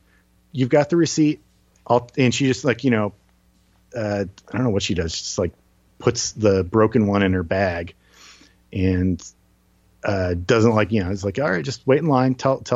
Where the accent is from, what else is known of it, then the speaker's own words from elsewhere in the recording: New Jersey, United States; I'm from New Jersey, and I assume that everybody's going to like give me the third degree